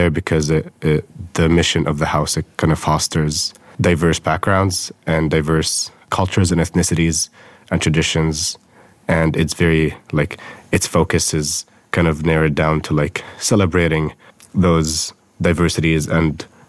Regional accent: Bethlehem, West Bank, Palestine; now in United States; I'm from Bethlehem, Palestine. So how did I end up at Whitman College? I grew up in Palestine and my parents didn't want me to kind of stay in Palestine

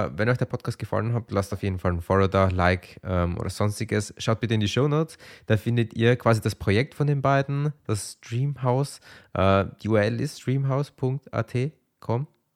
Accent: Vienna, Austria; Ich komme aus Wien.

